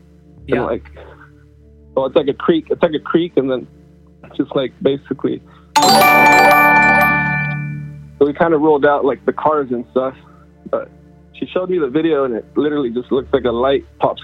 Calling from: California, United States; calling from California.

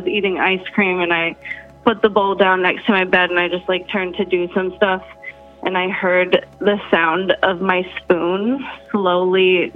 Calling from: Wisconsin, United States; from Wisconsin.

